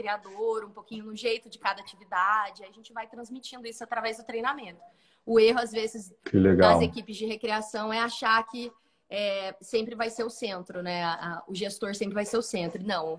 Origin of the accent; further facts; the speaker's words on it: Guaratinguetá, São Paulo, Brazil; eu sou de Guaratinguetá, né, interior de São Paulo, entre São Paulo e Rio de Janeiro.